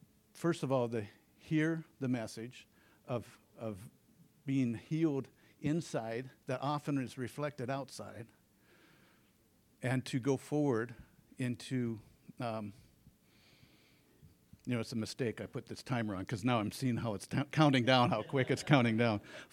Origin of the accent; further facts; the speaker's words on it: Alaska, United States; Well, I'm Alaskan. I'm a fisherman from Alaska, and I've come down, I've been sent over to Hungary to clean fish.